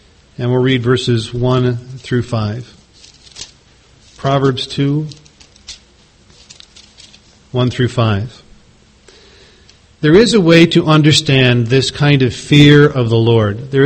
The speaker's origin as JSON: {"language": "English", "town": "Chicago", "region": "Illinois", "country": "United States", "said": "I said, \"What? I'm from Chicago. Where do you attend?\""}